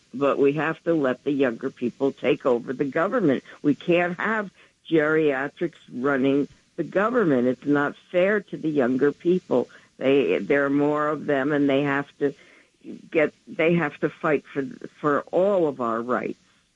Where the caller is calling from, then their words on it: New York, United States; from the Upper West Side.